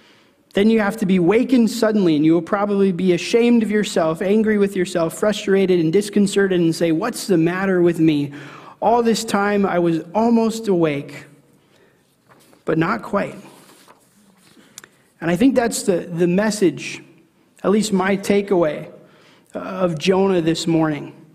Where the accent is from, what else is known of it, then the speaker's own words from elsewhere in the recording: North Dakota, United States; And so I'm from North Dakota, and I made a lot of trips over to Minnesota, over to Wisconsin.